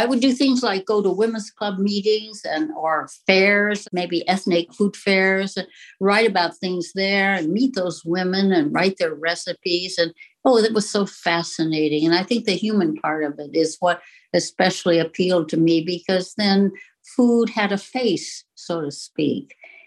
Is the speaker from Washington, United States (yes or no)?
no; Los Angeles, California, United States; I was born in Hollywood, and I grew up in the house where I am now, which is just a little ways east of the Grove.